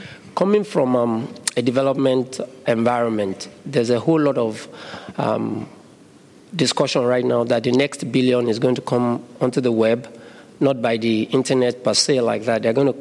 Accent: Nigeria; I'm a fellow from Nigeria.

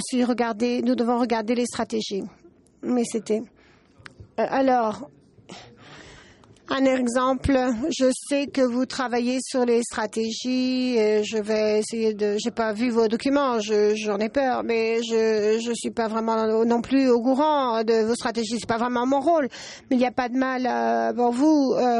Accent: Portugal; Mais je viens du Portugal

